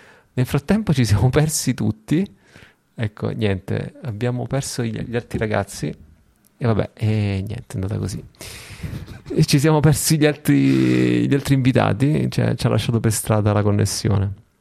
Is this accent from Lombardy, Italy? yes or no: no; Rome, Lazio, Italy; ma io sono di Roma